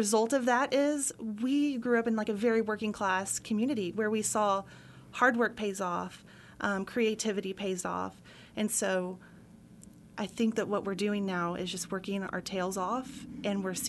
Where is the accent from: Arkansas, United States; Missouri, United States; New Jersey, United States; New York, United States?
Arkansas, United States; Springdale; being born and raised in Springdale, you just kind of grow up in the shadow of those places